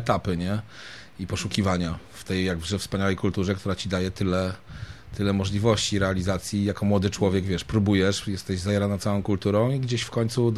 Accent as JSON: {"language": "Polish", "town": "Warsaw", "region": "Masovian Voivodeship", "country": "Poland", "said": "my tu warszawiacy, wiesz"}